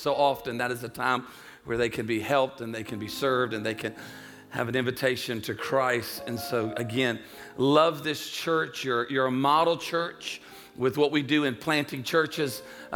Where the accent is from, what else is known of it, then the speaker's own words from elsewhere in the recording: the South, United States; She's a Cajun, so she's Cajun. I'm Italian. We're from the South.